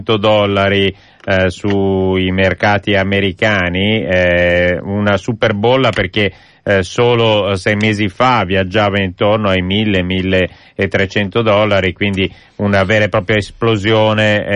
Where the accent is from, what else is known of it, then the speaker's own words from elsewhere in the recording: Milan, Lombardy, Italy; born there; A Milano.